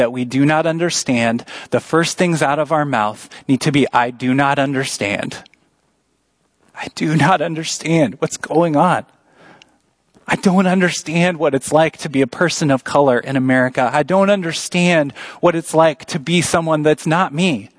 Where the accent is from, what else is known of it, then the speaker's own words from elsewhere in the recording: Missouri, United States; now in Iowa, United States; We're both from Missouri.